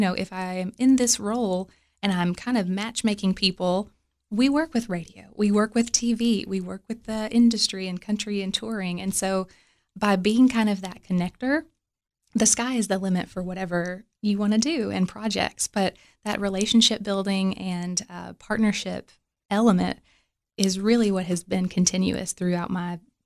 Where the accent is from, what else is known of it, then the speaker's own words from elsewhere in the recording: Cookeville, Tennessee, United States; I am excited to bring those skills to the table to better Cookeville. To put those in effect for my hometown.